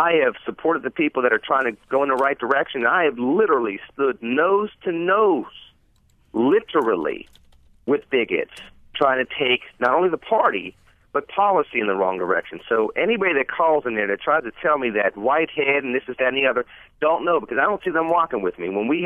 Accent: Pittsburgh, Pennsylvania, United States; born there; I'm not leaving. I was born in Pittsburgh.

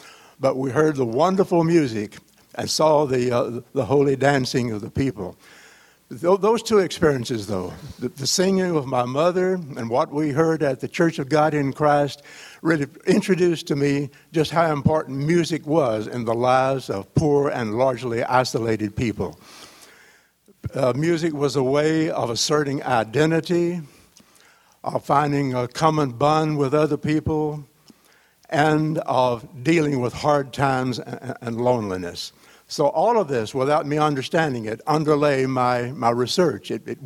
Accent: Grand Saline, Texas, United States; stories about my grandfather who went to the large socialist encampments not too many miles from where I grew up in Grand Saline, Texas.

